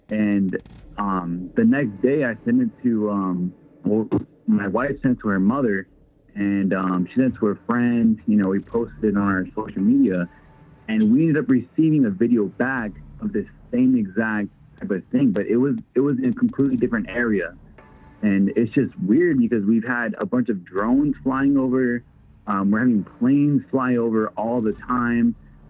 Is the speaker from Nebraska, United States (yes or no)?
yes; Nebraska, United States; I'm from Nebraska.